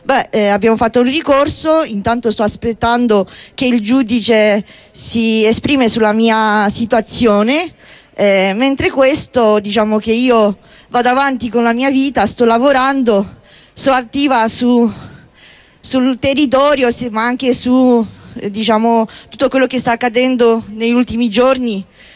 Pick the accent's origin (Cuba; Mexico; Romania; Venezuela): Romania; now in Italy; io sono una ragazza zingara, sono rumena e vivo in Italia da 10 anni